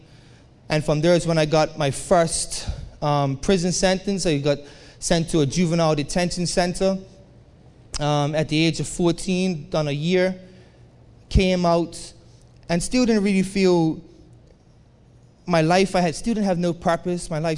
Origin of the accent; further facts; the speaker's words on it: Bermuda; So I grew up in Bermuda with a brother and my mom and my dad.